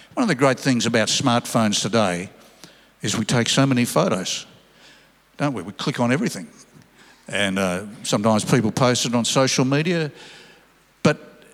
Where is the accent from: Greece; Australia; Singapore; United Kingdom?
Australia; Sydney, New South Wales; I was brought up in Sydney